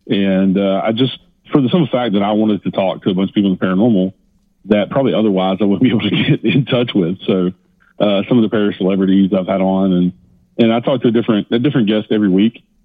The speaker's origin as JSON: {"language": "English", "region": "Tennessee", "country": "United States", "tie": "born or raised there", "said": "I was born and raised in Tennessee, right outside of Nashville."}